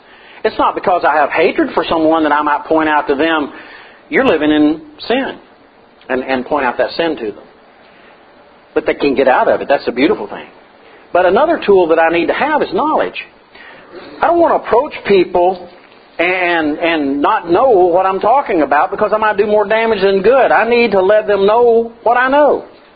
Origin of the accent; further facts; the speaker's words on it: Tennessee, United States; I could say I'm from Tennessee and some other things.